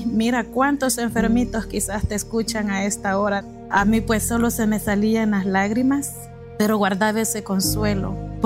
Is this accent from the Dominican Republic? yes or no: no; Rosario de Mora, San Salvador, El Salvador; Vengo del Cantón San Ramón, Caserío Las Margaritas, del municipio de Rosario de Mora.